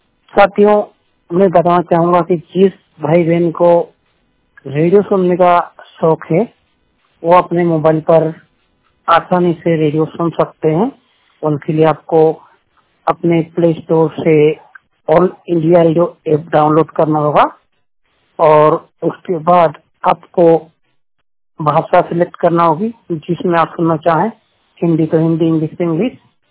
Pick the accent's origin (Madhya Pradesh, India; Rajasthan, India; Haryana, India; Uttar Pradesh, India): Madhya Pradesh, India; Khajuriya; Address है मेरा जिला राजगढ़ तहसील ब्यावरा गांव खजुरिया।